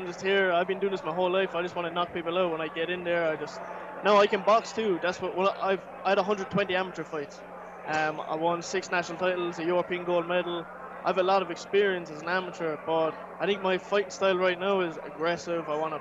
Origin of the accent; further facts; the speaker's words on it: Cork, Munster, Ireland; You need to go to Cork, where I'm from. Cork, Ireland.